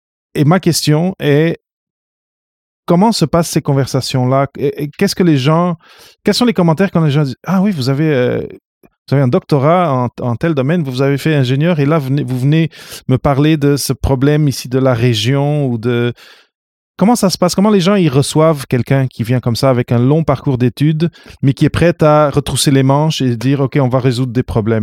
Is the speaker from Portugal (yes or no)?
yes; Portugal; moved away as an adult; now in Montreal, Canada; je suis venu du Portugal ici à Montréal, mais en ce cas, c'est différent. Là. Je suis venu pour les études. Mais ma mère vient du Cap-Vert